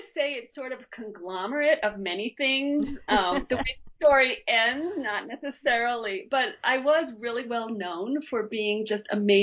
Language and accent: English; Colorado, United States; And I grew up around the Front Range of Colorado. I moved a lot, bounced all over the Front Range, which is basically the Front Range in Colorado.